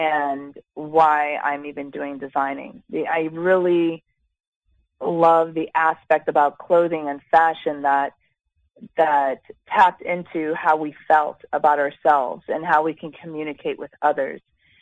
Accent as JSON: {"language": "English", "country": "Jamaica", "said": "because I'm from Jamaica, as you know."}